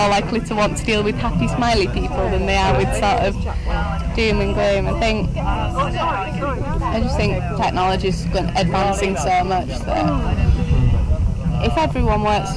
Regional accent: Yorkshire and the Humber, United Kingdom; Like, I'm from Yorkshire

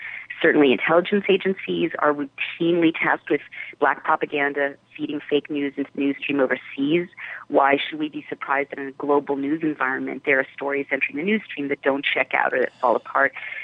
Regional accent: United States; because let me tell you, as an American, I love Canada.

